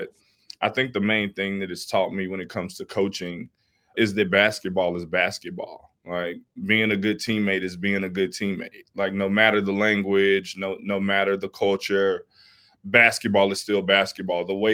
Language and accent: English; Alabama, United States; I come from a big family. I'm from Alabama, so it was just being away.